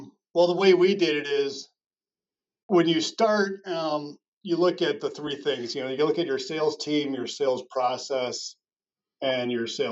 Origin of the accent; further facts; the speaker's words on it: Milwaukee, Wisconsin, United States; As far as me and how I got here, I'm from Milwaukee, started in sales in 1991